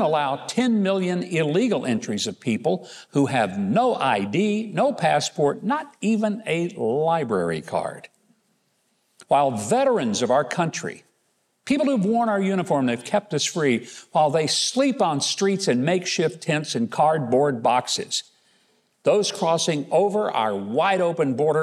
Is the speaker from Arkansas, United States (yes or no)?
yes; Arkansas, United States; Even the newspaper in my home state of Arkansas has become virtually unreadable